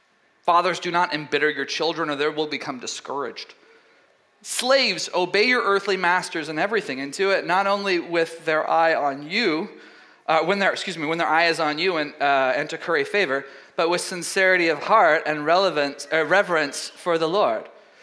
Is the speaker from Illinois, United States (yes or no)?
no; Texas, United States; but I come from East Texas, so it wasn't so much.